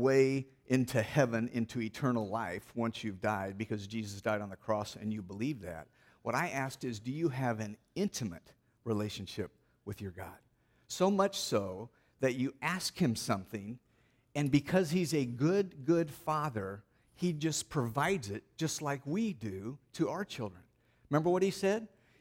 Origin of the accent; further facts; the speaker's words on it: Kansas City, United States; I told him, we're from Kansas City, we're leaving.